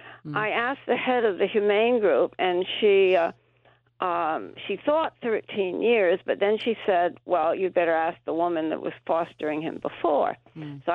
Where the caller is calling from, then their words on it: New York, United States; Gansert, New York.